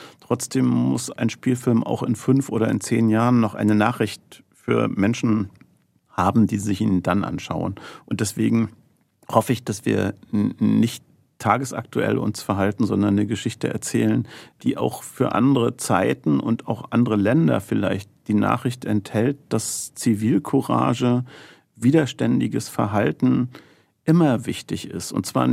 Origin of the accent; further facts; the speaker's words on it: East Germany, Germany; Ich bin ja in der DDR groß geworden